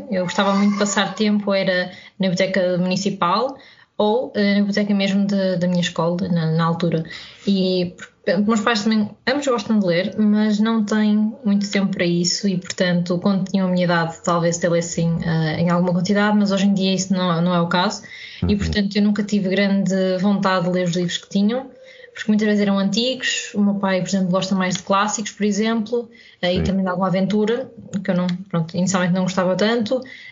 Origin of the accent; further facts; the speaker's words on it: Matosinhos, Porto, Portugal; Pronto, eu nasci no Porto, mesmo na cidade, contudo, a maior parte da minha vida vivi entre Matosinhos e atualmente também na Maia.